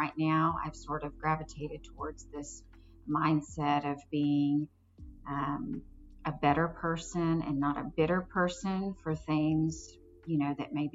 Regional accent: Pearland, Texas, United States; also born or lived in Kingwood, Texas; I grew up in Pearland, Texas. I have a mom and dad and an older sister, and good childhood, nice neighborhood. In my sophomore year of high school, we moved to Kingwood

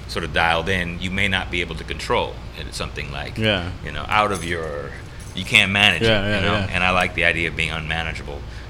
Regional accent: Indiana, United States; I grew up in Indiana. I love this area.

